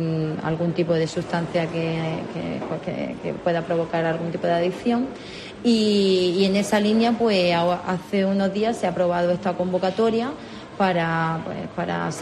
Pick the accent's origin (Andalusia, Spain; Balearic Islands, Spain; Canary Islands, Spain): Andalusia, Spain; Pulpí; yo soy de Pulpí, entonces sí que es verdad que vengo todos los días a Almería